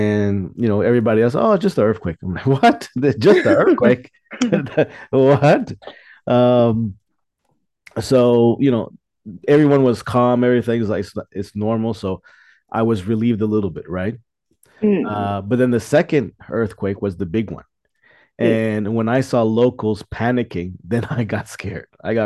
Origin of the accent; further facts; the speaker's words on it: Toronto, Ontario, Canada; also born or lived in Ottawa; now in Hualien, Taiwan; I was born in Canada. Yeah, I was born in Ottawa, then I moved to Toronto. So yeah. So and now I live in Hualien.